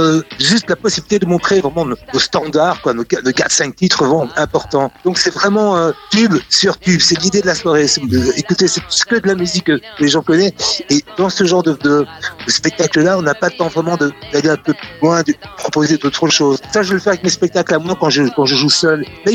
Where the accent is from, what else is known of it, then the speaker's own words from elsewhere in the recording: Brussels, Belgium; born there; ma maman est ukrainienne, mon papa était français, mais je suis né à Bruxelles, j'ai toujours un désattache très fort avec la Belgique. Et même si je voyage beaucoup, c'est quand même là que j'ai élevé mes enfants